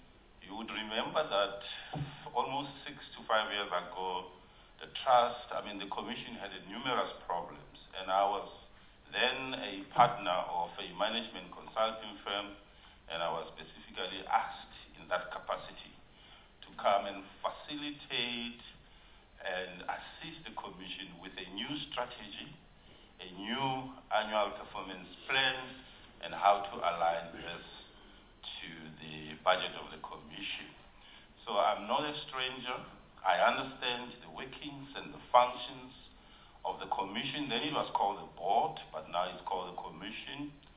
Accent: South Africa; That is a significant achievement, being a South African

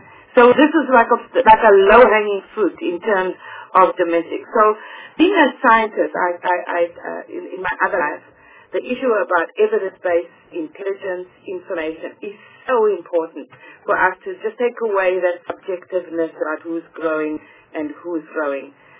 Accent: Mongolia; I also have a perception, you know, about things, because I come from Mongolia.

